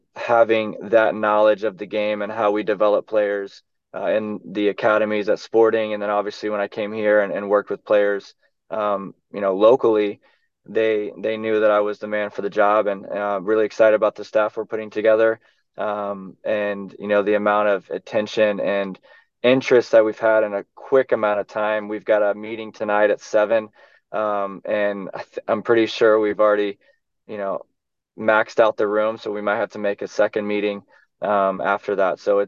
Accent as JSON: {"language": "English", "town": "Houston", "region": "Texas", "country": "United States", "said": "since I'm from Houston, well, how did you get MLS Next so fast?"}